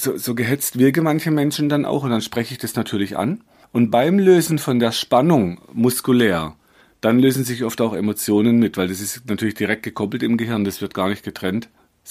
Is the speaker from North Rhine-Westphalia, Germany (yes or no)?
no; Bavaria, Germany; also born or lived in Black Forest; ich bin jetzt halt als Bayer in Bayern und im Schwarzwald aufgewachsen, was mir so eine bayerische und Schwarzwälder Wurzel gibt.